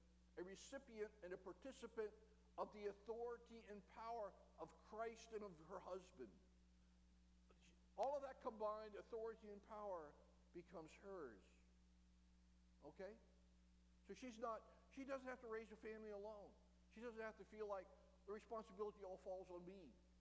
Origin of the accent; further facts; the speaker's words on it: Chambersburg, Pennsylvania, United States; And we're from Chambersburg, Pennsylvania. You ever get to South Central Pennsylvania, look us up.